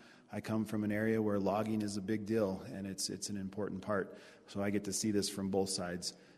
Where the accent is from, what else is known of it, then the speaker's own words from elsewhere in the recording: Roseburg, Oregon, United States; I'm originally from Oregon, which a little town called Roseburg.